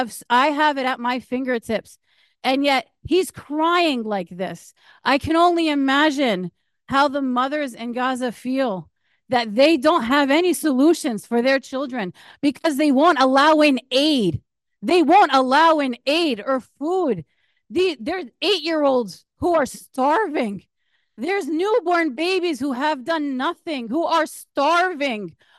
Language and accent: English; Piscataway, New Jersey, United States; I came back to Piscataway because I loved Piscataway. I grew up in Piscataway. I went to high school in I went to every school in Piscataway.